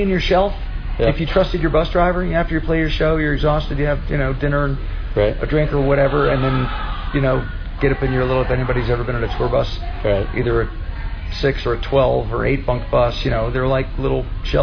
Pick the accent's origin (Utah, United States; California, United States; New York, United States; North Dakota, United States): New York, United States; also born or lived in New Jersey; Way back, I'm talking back in, I grew up in New York and New Jersey.